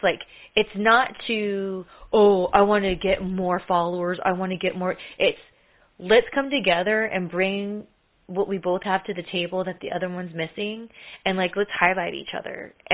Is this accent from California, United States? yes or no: yes; California, United States; from Cali.